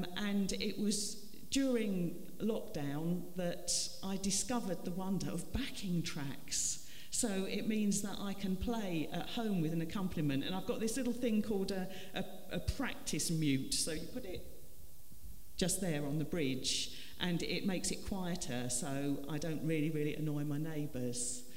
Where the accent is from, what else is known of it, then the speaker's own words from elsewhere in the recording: London, United Kingdom; where I grew up, you may have gathered I'm a Londoner. In the London borough of Waltham Forest